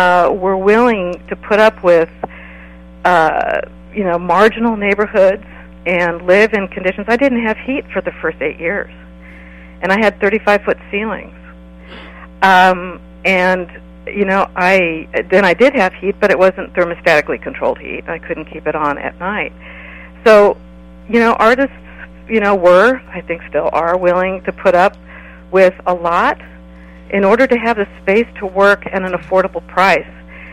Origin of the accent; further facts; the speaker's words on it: Oakland, California, United States; I was born and raised in Oakland. And left the area, went away to school, and moved back in 1984.